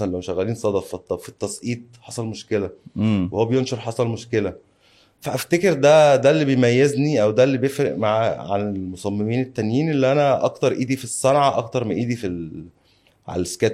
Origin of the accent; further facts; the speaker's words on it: Egypt; انا مصري ومش بعرف اتعامل مع الحرف كويس قوي